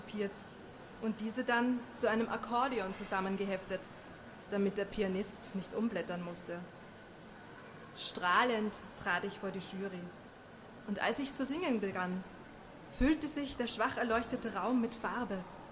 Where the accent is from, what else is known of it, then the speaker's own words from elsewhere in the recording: Vienna, Austria; Ich komme aus Wien und ich bin heute hier